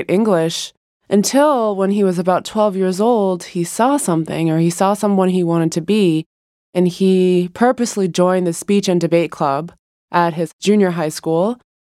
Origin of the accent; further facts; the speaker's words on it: Los Angeles, California, United States; I grew up in Chinatown, Los Angeles. My parents definitely are very entrepreneurial. They're both from Hong Kong, they're immigrants, and they came to Los Angeles to start a new life.